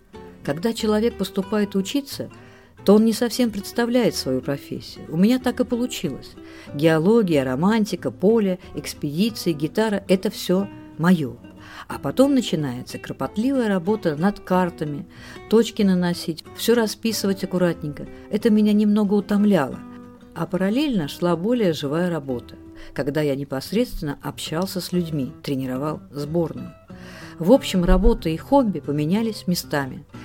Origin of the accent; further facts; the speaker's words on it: Saint Petersburg, Russia; also born or lived in Sakhalin / Kuril Islands; Родился на Сахалине, немного пожил на Курилах, и в возрасте 2 лет меня увезли в Ленинград.